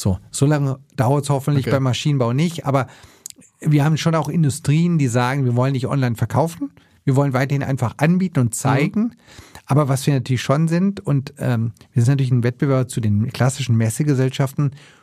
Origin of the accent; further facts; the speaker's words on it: Southern Germany, Germany; ich komme selber aus Süddeutschland.